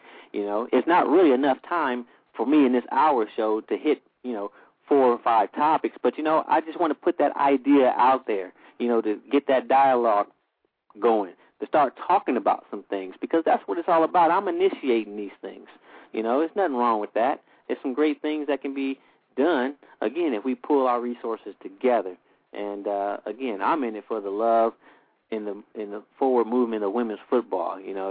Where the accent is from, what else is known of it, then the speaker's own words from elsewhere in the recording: West Coast, United States; Of course I'm a Pac-10 fan. I'm from the West Coast.